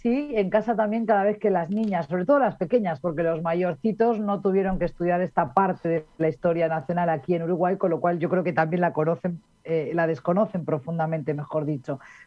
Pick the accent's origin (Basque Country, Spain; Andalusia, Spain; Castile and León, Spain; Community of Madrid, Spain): Basque Country, Spain; el País Vasco, de donde yo vengo, o Galicia, que son las dos regiones con las que estoy más íntimamente ligada por lazos de sangre.